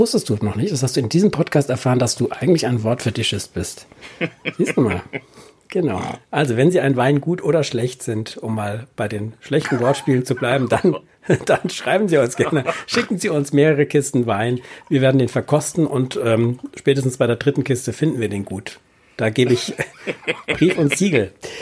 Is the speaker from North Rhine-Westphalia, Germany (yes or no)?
no; Mainz, Rhineland-Palatinate, Germany; Ich komme ja aus Mainz.